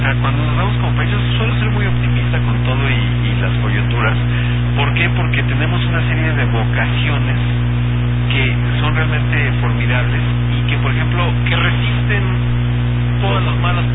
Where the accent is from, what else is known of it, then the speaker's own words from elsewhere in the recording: Mexico; porque todos somos mexicanos